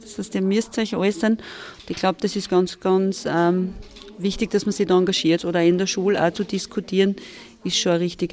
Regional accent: Leoben, Styria, Austria; Also ich darf ein Beispiel geben aus meiner Heimatstadt Leoben.

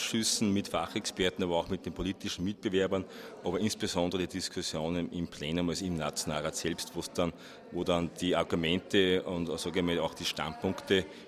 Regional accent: Freistadt, Upper Austria, Austria; habe in meiner Heimatgemeinde Freistadt in Oberösterreich mich dem Gemeinderat gestellt

